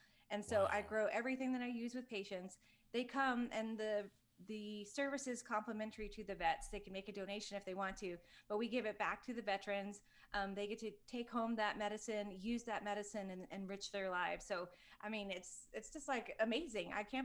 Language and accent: English; Atlanta, Georgia, United States; And I grew up in Atlanta.